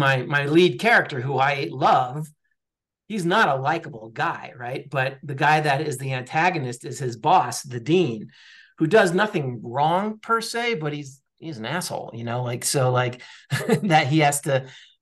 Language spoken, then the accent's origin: English; New York, United States; now in Colorado, United States; You know, I grew up in New York, and I'm not a cowboy at all. I live in Colorado now